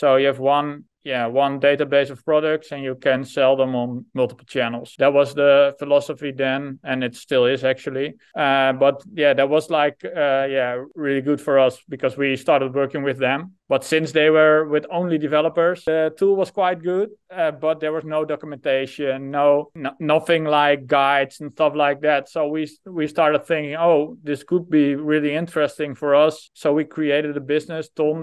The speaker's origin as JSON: {"language": "English", "country": "Netherlands", "second_language": "English", "said": "I'm from the Netherlands."}